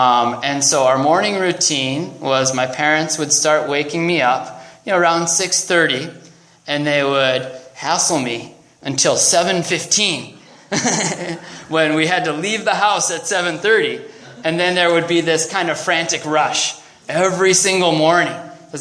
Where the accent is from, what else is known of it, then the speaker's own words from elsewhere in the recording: Minnesota, United States; now in California, United States; Many of you may know that I grew up in Minnesota, right?